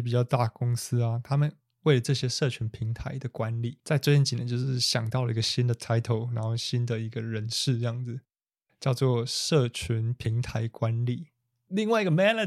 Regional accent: central Taiwan, Taiwan; 我最近讲台语这种南部腔，南部腔就讲生活，然后我们中部人跟讲生活，

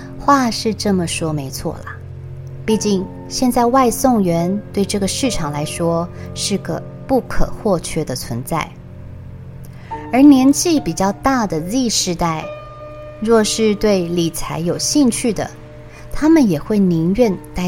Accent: Taiwan; 尤其在我从欧洲回来之后，对比台湾与欧洲的服务态度，我更觉得这是身为台湾人的幸福

